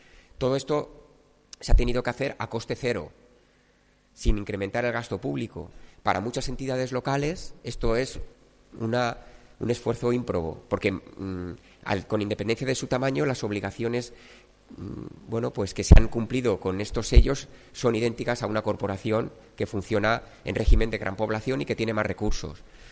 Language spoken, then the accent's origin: Spanish; Alicante, Valencian Community, Spain; yo soy de Alicante, estoy acostumbrado a la humedad, estoy acostumbrado al fresquito que hace por las noches